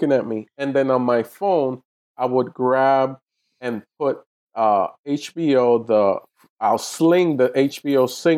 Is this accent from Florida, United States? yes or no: yes; Miami, Florida, United States; from my hometown in Miami, Florida.